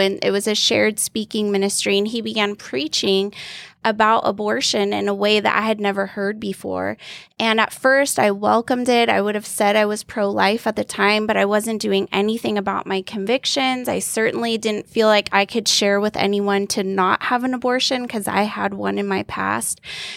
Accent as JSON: {"language": "English", "region": "California", "country": "United States", "tie": "born or raised there", "said": "Born and raised in California, Cali through and through."}